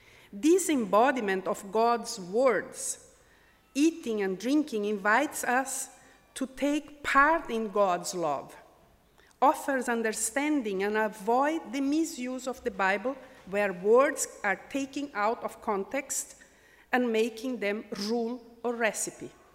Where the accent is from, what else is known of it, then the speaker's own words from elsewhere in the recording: Portugal; accent: Portuguese; English is a second language; Metaphor. Metaphor. My Portuguese accent.